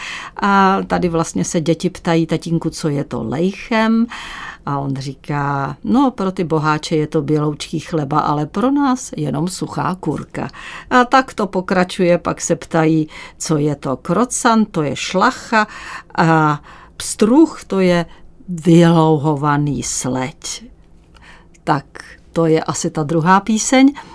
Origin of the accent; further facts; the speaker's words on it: Prague, Czechia; also born or lived in London; Já jsem se narodila v Londýně.